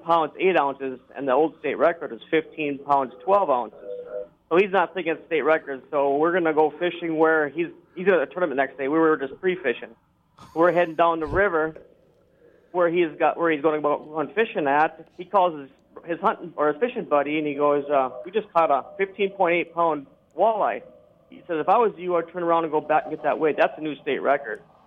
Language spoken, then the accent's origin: English; Braddock, North Dakota, United States; Well, I grew up in a small town, Braddock, North Dakota, on a farm near there. Went to school there and milked cows and raised cattle out there and pigs.